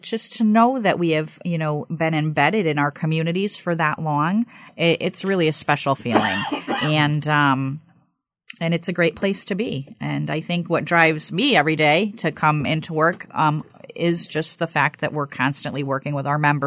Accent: Meriden, Connecticut, United States; I'm born and raised in Meriden, Connecticut, and went on to get my degree, bachelor's in hotel restaurant management from the University of New Haven.

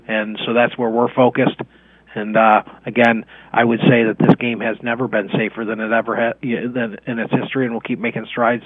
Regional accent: Buffalo, New York, United States; I grew up in Buffalo, so this is a Bills fan saying this

